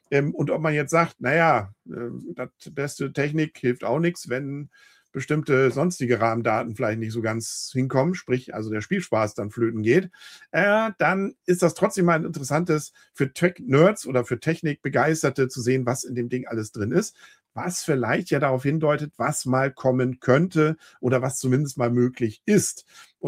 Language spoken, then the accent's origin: German; Northern Germany, Germany; Aber ich fühle mich hier nicht, als Norddeutscher jetzt gerade nicht abgeholt.